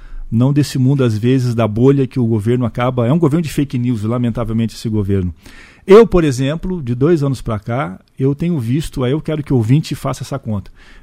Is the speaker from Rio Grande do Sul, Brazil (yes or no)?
no; São Paulo, Brazil; now in Cascavel, Brazil; Nos anos 90, eu sou de São Paulo, eu vim para Cascavel em 2000